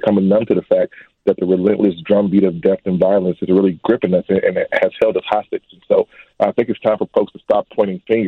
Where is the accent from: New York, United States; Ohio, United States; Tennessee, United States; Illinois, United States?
Illinois, United States; Chicago; you know, I'm from Chicago. This is not who we are, but this is absolutely where we are.